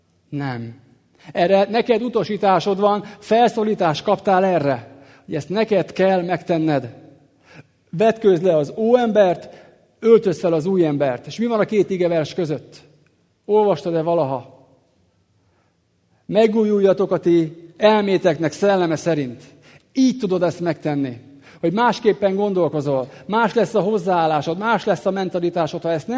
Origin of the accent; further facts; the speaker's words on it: Szekszárd, Tolna, Hungary; moved away as an adult; Egyik kollégával együtt dolgoztunk évekig, még otthon Szekszárdon